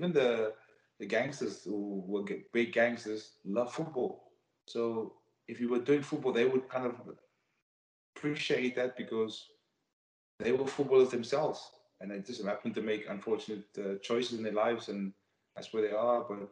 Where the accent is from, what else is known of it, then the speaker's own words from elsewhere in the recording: Cape Town, Western Cape, South Africa; the environment I grew up in South Africa and Cape Town